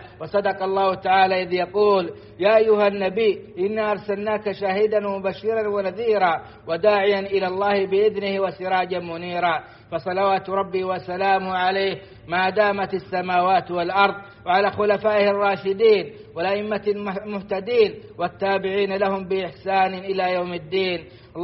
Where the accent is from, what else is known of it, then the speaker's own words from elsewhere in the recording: Saudi Arabia; وأدم على بلادنا السعودية إيمانها وأمنها واستقرارها